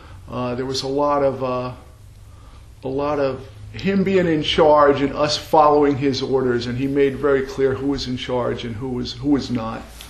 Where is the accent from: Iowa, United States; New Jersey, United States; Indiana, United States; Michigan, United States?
New Jersey, United States; I grew up in New Jersey. I'm the oldest of four kids.